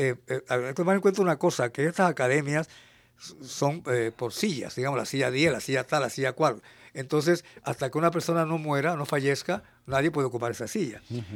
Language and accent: Spanish; Spain; No soy el único español, el único extranjero que está en ello.